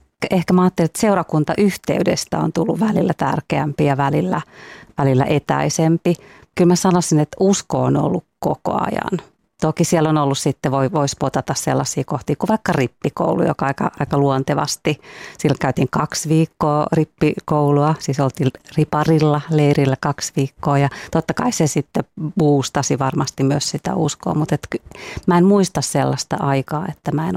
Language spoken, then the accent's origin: Finnish; Valkeala, Kymenlaakso, Finland; also born or lived in Kouvola; Kun me muutettiin siis Kouvolasta Valkealaan 76, niin äiti ikään kuin pisti mut ja mun siskon partioon